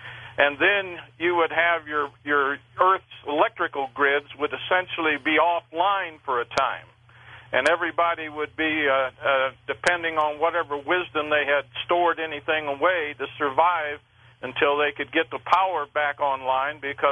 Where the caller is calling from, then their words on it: Westminster, Colorado, United States; Westminster, Colorado.